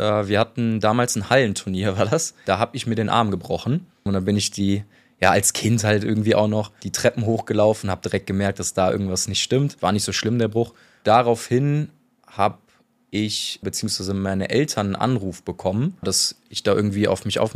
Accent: Alfter, North Rhine-Westphalia, Germany; Dann bin ich halt in Alfter groß geworden, aufgewachsen. Habe beim VfL Alfter dann angefangen Fußball zu spielen

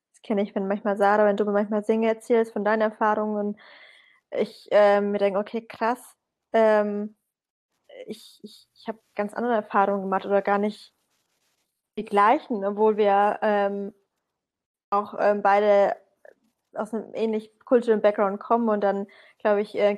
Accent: Syria; wenn ich erzähle, ich bin aus Syrien

